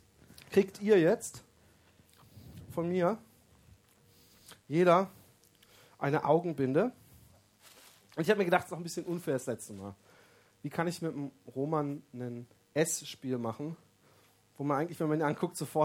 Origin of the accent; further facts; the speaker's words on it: Baden-Württemberg, Germany; Ich komme nicht aus Stuttgart, ich komme aus der Nähe von Stuttgart.